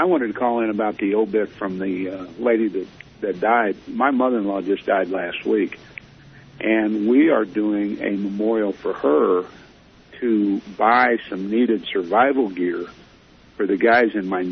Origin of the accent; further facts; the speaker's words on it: Chicago, Illinois, United States; I grew up in Chicago.